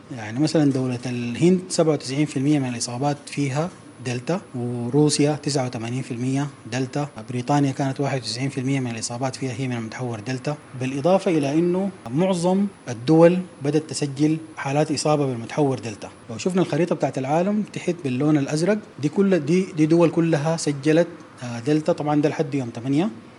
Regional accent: Sudan; إحنا عندنا في السودان هنا

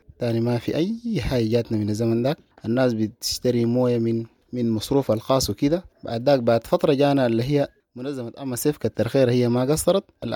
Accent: Sudan; وطبعا حسب أنا هنا سودانيين طبعا عندنا محنة وعندنا محبة كده بيناتنا

